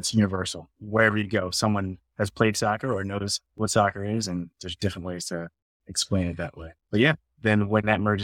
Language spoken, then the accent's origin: English; Baltimore, Maryland, United States; I definitely faded out because I grew up in Baltimore. And so soccer wasn't popular at all.